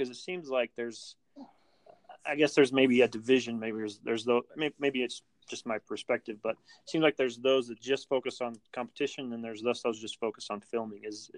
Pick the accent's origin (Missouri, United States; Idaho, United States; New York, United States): Idaho, United States; Like I said, I'm from Eastern Idaho, so I'm really close to Jackson